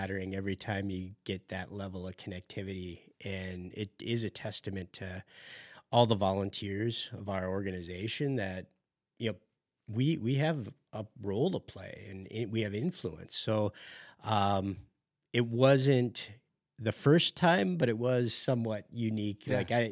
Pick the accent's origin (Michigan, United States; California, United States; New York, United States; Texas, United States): Michigan, United States; Debbie Stabenow, Democrat from my home state of Michigan.